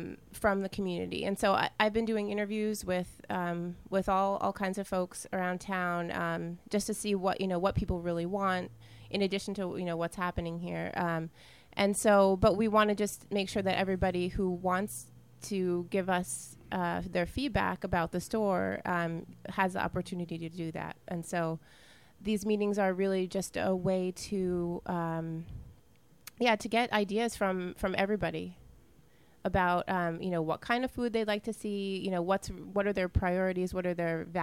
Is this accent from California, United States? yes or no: no; New Jersey, United States; also born or lived in Brooklyn; I'm from New Jersey, actually lived in Brooklyn for 10 years and kind of came here around about just a few months ago.